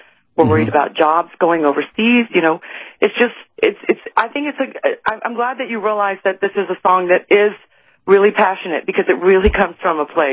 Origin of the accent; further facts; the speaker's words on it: Texas, United States; also born or lived in New Jersey; I mean, I was raised here in Texas and born in New Jersey, and so I'm an American all the way.